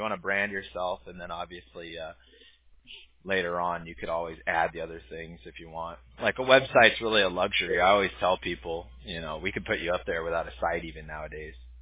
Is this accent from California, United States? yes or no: yes; Huntington Beach, California, United States; now in Costa Mesa, United States; I stay over in Costa Mesa now. I grew up in Huntington, but I see her all the time.